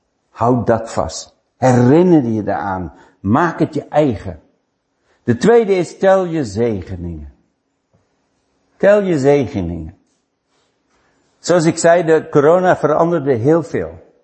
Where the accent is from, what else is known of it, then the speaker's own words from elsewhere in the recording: Netherlands; Maar mijn status was, ik ben een Nederlander.